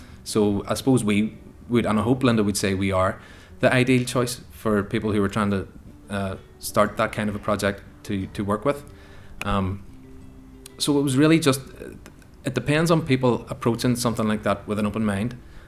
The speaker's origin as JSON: {"language": "English", "town": "Belfast", "region": "Northern Ireland", "country": "United Kingdom", "said": "I suppose, to be fair, I'm from West Belfast"}